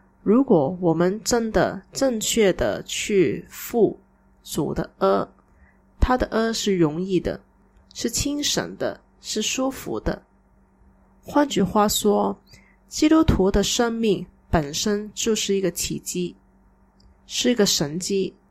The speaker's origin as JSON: {"language": "Chinese", "country": "Malaysia", "tie": "born or raised there", "said": "当时我是在马来西亚我的家乡里面过农历新年"}